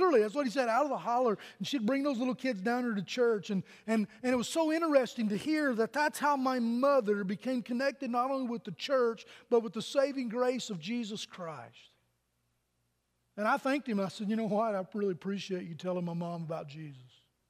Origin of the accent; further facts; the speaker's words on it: St. Charles, Virginia, United States; I was telling him about where I was raised in Virginia, in St. Charles, Virginia.